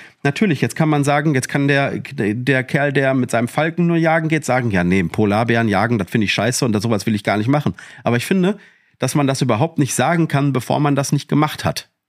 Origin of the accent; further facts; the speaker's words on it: Witten, North Rhine-Westphalia, Germany; ich komme ja aus Witten, ist ja in der Ruhr